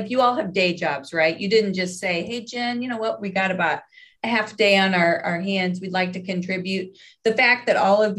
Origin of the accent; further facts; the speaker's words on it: Indianapolis, Indiana, United States; I was born in Indianapolis, and no, I won't go all the way that far back, but I've been a lifelong Hoosier, always lived in Indianapolis.